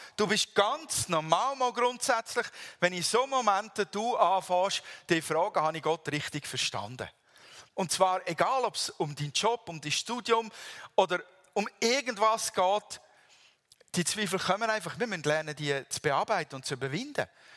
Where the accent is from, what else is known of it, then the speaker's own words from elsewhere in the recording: Switzerland; Und dann gehen wir. Sowieso als Schweizer.